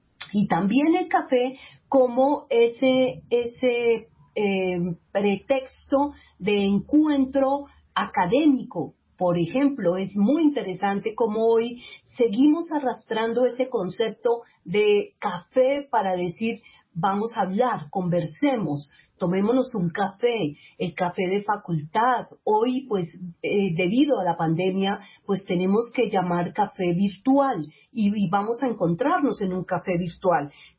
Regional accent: Colombia; que extrañamos y que nos identifican como colombianos

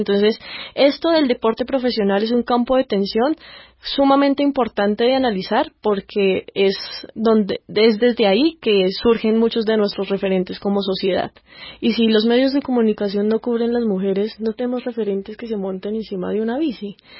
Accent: Colombia

